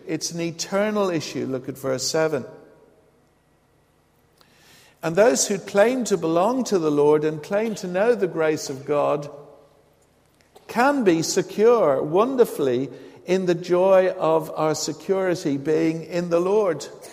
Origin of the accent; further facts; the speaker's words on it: Ireland; now in Eastbourne, United Kingdom; You know, I come from Ireland and I know about water-filled clouds in Ireland.